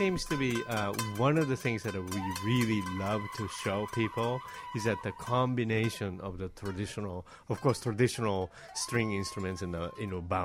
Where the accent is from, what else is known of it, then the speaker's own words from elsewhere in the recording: Japan; what I grew up in Japan were slightly different in its core aesthetics